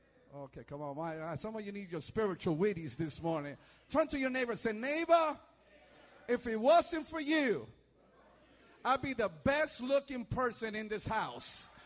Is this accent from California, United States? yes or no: yes; Sylmar, California, United States; also born or lived in New York; See, I'm from New York. In New York, when we preach, we like people to talk back. Is that okay, church? Now, I was raised in Sylmar, went to Sylmar High, praise God.